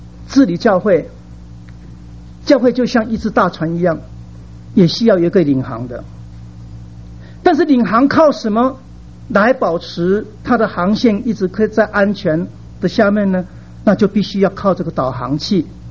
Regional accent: Kaohsiung, Taiwan; 我小的时候住在高雄，那高雄就是一个高雄港

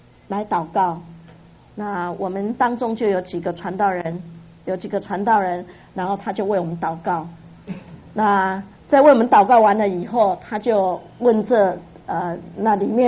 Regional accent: Zhongliao, Nantou County, Taiwan; 我说我是来自中寮的灾区哈

